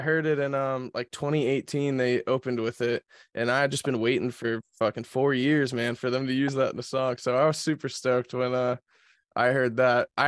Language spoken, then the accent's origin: English; Ohio, United States; Yeah, dude, I'm from Ohio.